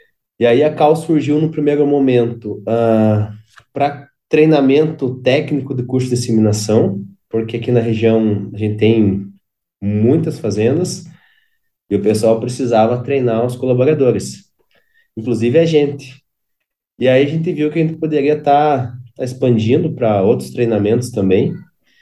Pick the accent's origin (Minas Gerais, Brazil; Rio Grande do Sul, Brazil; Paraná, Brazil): Paraná, Brazil; Castro; Eu sou de uma cidade do interior do Paraná, aqui de Castro